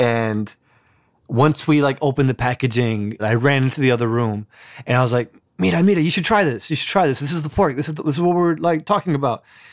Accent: Newark, New Jersey, United States; I grew up in the Ironbound, where there's a huge Portuguese and Brazilian community.

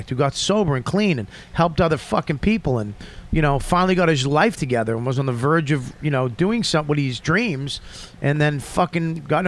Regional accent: Australia; I'm from Australia, if you haven't guessed.

